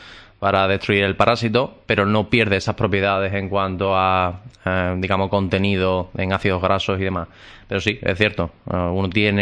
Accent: Andalusia, Spain; mi forma de ser andaluz, a pesar de que estoy todo el día viajando por el mundo cada vez que puedo, siento que esta es mi tierra y por eso he decidido que también hace aquí mi vida.

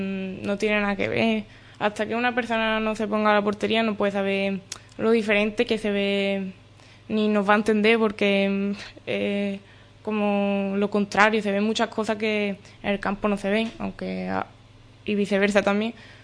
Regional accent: Seville, Andalusia, Spain; Yo soy de Sevilla desde pequeña, mi familia es de Sevilla.

